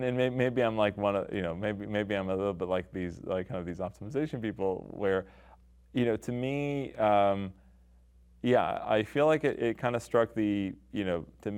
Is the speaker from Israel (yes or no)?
yes; Israel; You know, probably growing up in Israel had to do something with it.